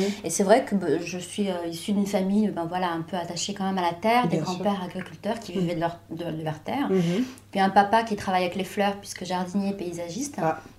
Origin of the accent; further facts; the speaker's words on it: Morocco; born there; moi, en tant que Marocaine... Je suis née au Maroc, mais j'ai vécu toute mon enfance.